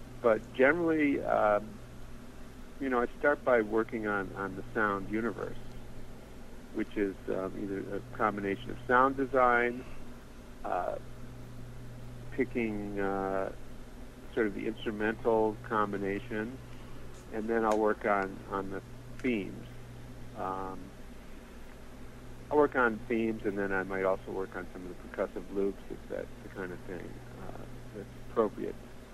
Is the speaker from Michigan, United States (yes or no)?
yes; Detroit, Michigan, United States; And I'm from Detroit, and there was a DJ on one of the public stations that used to play a lot of music from around the world